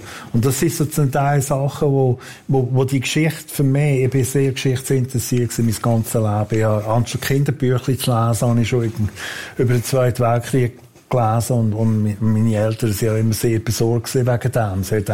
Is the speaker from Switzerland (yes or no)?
yes; Switzerland; als Schweizer, wenn man jemals in ein Kriegsgebiet kommt